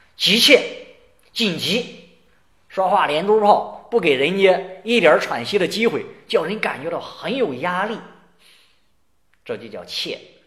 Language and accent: Chinese; China; 像我们中国人就会问吃了吗